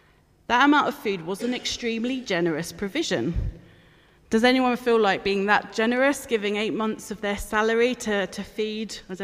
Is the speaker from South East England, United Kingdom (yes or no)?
yes; Folkestone, South East England, United Kingdom; I'm from Folkestone in Kent originally too, so another seaside town.